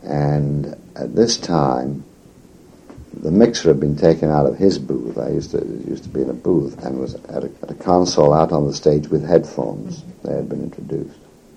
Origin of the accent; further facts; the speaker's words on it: United Kingdom; accent: English; He would imitate what remained of my English accent once in a while.